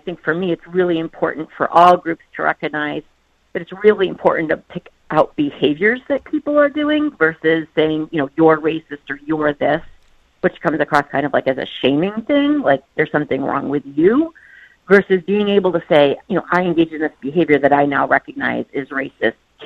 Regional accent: Fairport, New York, United States; I was raised in Fairport, and I went to private school

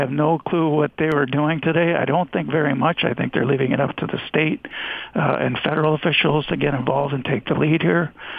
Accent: Canada; Now, being Canadian, I wasn't quite familiar

